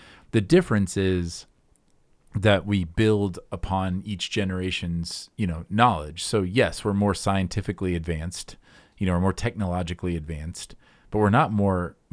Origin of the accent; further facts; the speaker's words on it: Midwest, United States; Oh, see, that's me being a Midwesterner, like a grumbly Midwesterner about the fall.